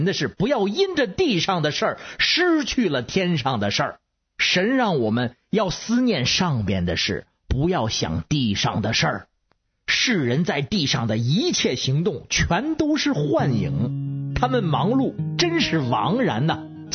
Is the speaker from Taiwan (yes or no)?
no; Beijing, China; ，如果您愿意听的话，咱们下次接